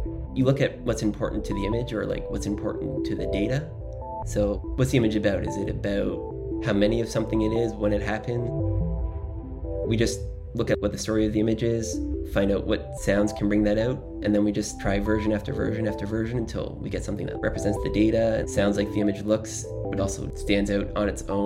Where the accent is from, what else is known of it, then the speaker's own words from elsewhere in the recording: Toronto, Ontario, Canada; I grew up in Toronto, and I've been interested in music for my whole life.